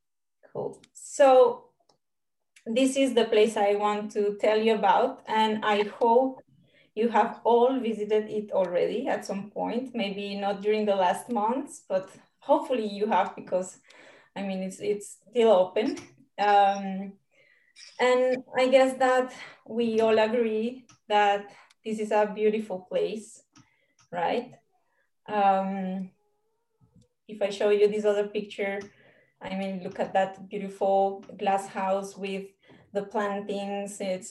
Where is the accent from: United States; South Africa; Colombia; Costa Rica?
Colombia; moved away as an adult; also born or lived in Switzerland; now in Cambridge, United Kingdom; I am from Colombia, but I lived for 10 years in Switzerland, where I did my master's and my PhD. And then just after I finished my PhD, there was this opportunity to work in Cambridge, and I moved to Cambridge, and that was 3 years ago.